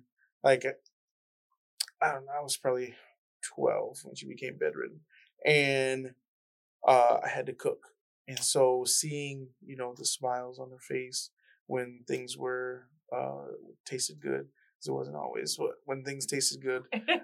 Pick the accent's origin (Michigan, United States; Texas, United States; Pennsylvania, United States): Michigan, United States; also born or lived in Chicago; So I was born in Chicago, but 6 years old, we moved to Michigan and then grew up in Michigan.